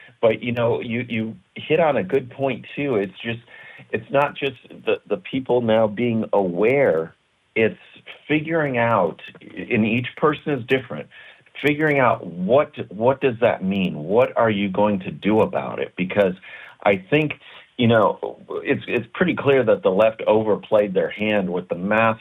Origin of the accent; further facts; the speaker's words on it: Chicago, Illinois, United States; You know, I grew up in Chicago, the son of a steel worker